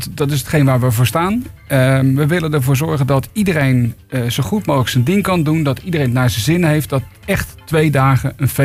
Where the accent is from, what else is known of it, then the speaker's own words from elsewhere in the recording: Netherlands; Ja, daar zijn we Nederlanders voor.